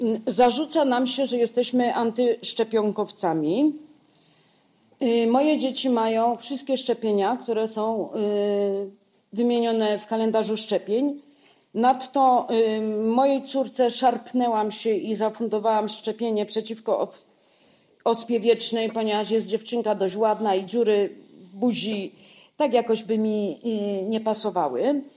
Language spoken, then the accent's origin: Polish; Lesser Poland, Poland; U mnie na Podhalu, na moim Podhalu, Szaflary, Poronin, Czarny Dunajec, Biały Dunajec i coś jeszcze.